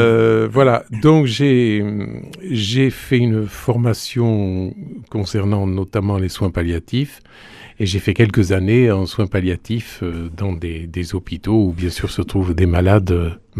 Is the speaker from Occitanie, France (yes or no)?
yes; Toulouse, Occitanie, France; born there; Alors, je suis né à Toulouse il y a un certain nombre de décennies.